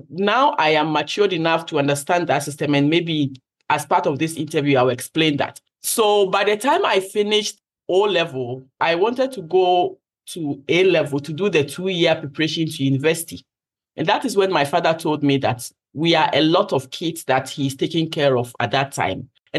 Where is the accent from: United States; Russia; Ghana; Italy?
Ghana; So from the intro, I grew up in Ghana.